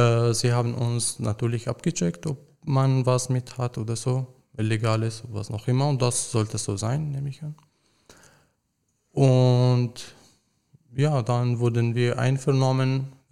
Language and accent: German; Syria; moved away as an adult; now in Germany; ich komme ja aus Syrien, ich bin vom Militär geflüchtet